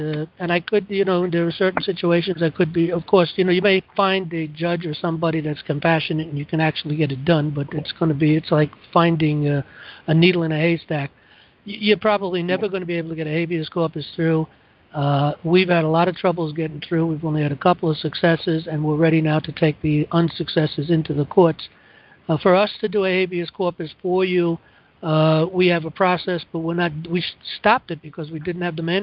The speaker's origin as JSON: {"language": "English", "region": "New York", "country": "United States", "said": "Us New York, me as a New Yorker, I've always heard that."}